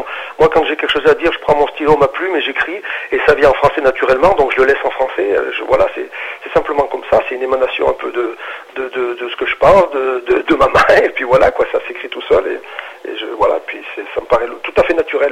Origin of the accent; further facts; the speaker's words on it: Brioude, Auvergne-Rhône-Alpes, France; born there; moi donc je suis né en Auvergne, hein, je suis né à Brioude, en Haute-Loire, quoi. C'est un petit village entre Le Puy et Clermont-Ferrand. Donc voilà, je suis né en 1960.